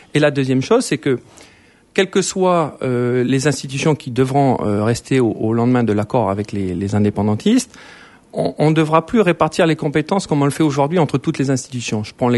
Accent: New Caledonia; Peut-être, mais je suis un Calédonien.

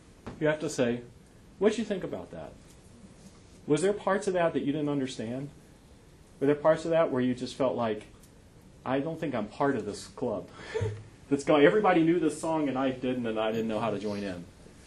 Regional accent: New York, United States; partly because I'm a New Yorker and we're supposed to be cynical

